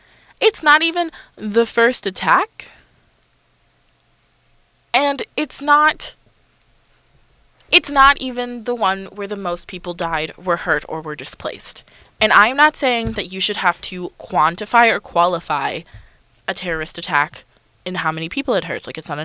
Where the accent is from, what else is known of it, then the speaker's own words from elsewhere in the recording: United States; I'm very well aware that this is my privilege of being an American and of being white